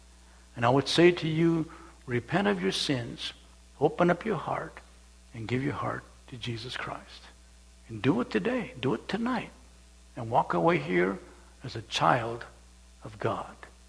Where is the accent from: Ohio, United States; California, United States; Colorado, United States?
California, United States; Calexico; I was raised in Calexico, California side, and then across the line, that was way before terrorists and all the scrutiny that goes on.